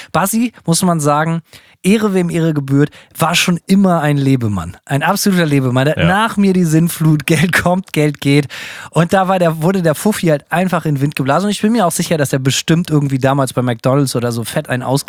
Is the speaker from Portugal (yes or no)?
no; Bremen, Germany; Also bei uns in Bremen ist ja bundesweit dafür bekannt, eine sehr, sehr, sehr arme Stadt zu sein.